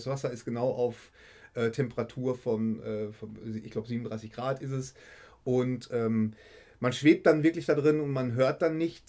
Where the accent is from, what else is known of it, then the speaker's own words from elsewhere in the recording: Bochum, North Rhine-Westphalia, Germany; ich komme aus Bochum.